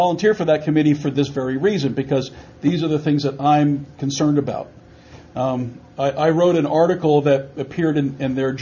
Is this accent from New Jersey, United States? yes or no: yes; New Jersey, United States; I mean, I grew up in New Jersey.